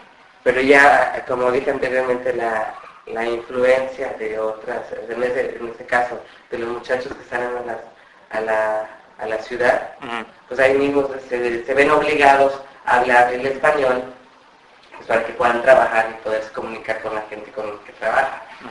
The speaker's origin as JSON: {"language": "Spanish", "town": "Sabá", "region": "Colón", "country": "Honduras", "said": "¿tú de dónde eres? Yo soy de Sabá"}